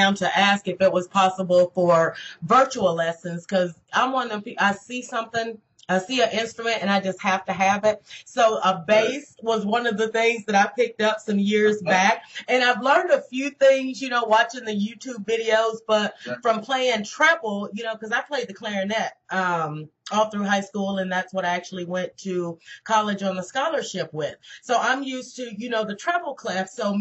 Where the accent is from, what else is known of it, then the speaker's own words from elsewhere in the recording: Mississippi, United States; Well, now, you know, I'm from Mississippi, the backwoods down in the Delta.